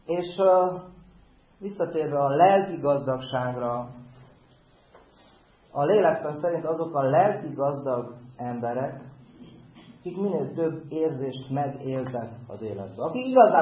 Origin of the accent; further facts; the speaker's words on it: Hungary; én nagy magyar vagyok a szívem mélyén